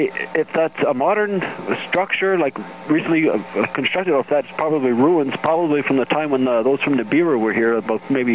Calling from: Iroquois Falls, Ontario, Canada; in Iroquois Falls, Ontario.

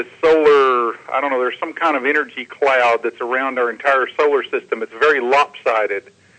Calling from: North Carolina, United States; Hey, Kevin. … in North Carolina.

